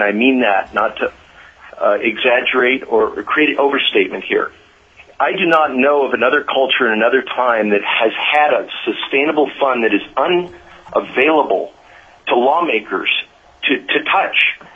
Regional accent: Anchorage, Alaska, United States; I'm a lifelong Alaskan. I was born in Anchorage

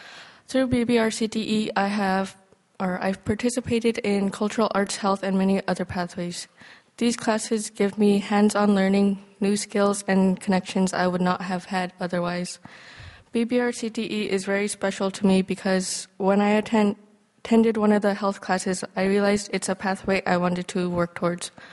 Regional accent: Perryville, Alaska, United States; I am a senior from Perryville in the Lake and Peninsula School District. Coming from a small village, opportunities can be limited.

